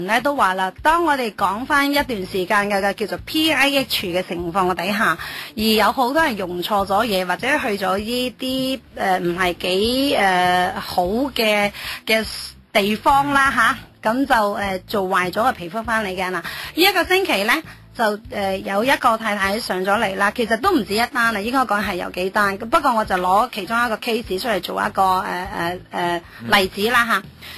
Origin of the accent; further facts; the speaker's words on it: China; 但我哋中國人、亞洲人咧，天生我哋個卡拉通係去到第三、第四